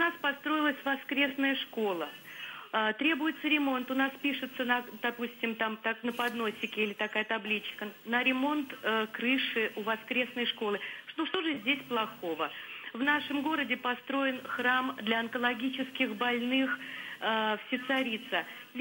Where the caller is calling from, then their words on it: Moscow Oblast, Russia; я из Подмосковья.